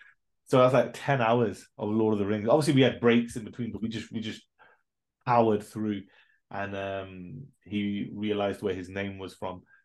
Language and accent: English; India; But obviously, I'm being Indian, it's not Rohan.